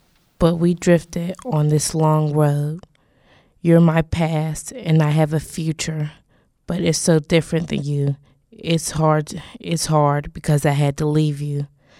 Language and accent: English; Pittsburgh, Pennsylvania, United States; I'm from the Hill District.